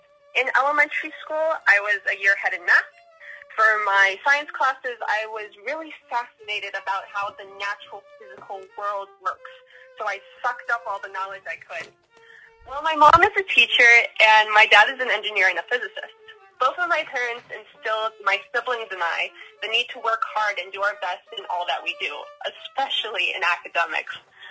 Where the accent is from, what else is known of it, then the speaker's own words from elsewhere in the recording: Yorktown, Virginia, United States; also born or lived in Richland, Washington; Well, I was born on October 15th, 1994, to … in Richland, Washington, but I grew up in Yorktown, Virginia. I lived in Yorktown from 1999 to 2013 before going off to college.